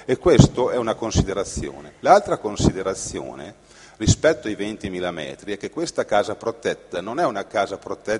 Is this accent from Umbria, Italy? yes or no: no; Rovereto, Trentino-Alto Adige, Italy; Io sono un amministratore, sono di Rovereto.